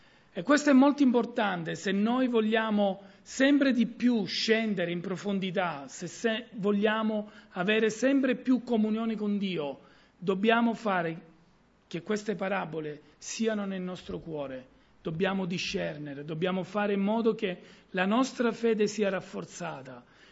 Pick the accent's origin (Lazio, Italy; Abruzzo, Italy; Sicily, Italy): Sicily, Italy; Syracuse; ne vengo dalla città di Siracusa dove c'è molto la pesca.